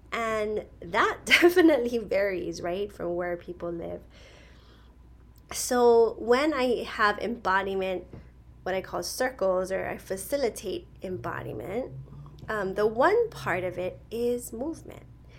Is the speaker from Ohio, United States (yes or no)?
no; Hawaii, United States; as a Pacific Islander, as a Hawaiian woman, as mixed, as a mother who is entering midlife